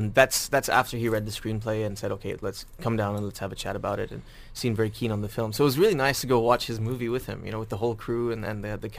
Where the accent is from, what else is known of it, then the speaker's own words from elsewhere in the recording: Dubai, United Arab Emirates; I grew up here in Dubai.